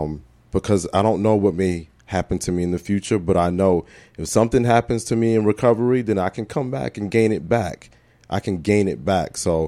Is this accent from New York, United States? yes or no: yes; Brooklyn, New York, United States; Well, see, I'm from Brooklyn, and, you know, we didn't have animals. We had big rats, but we didn't have any animals.